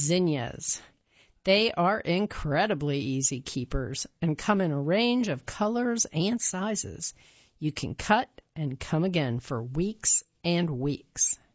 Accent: Colombia; the place where I grew up in Colombia, where the savanna stretches wide

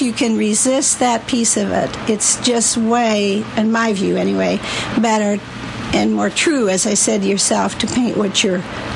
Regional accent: Wilber, Nebraska, United States; No, I'm from Wilbur, Nebraska, which is a Czechoslovakian town.

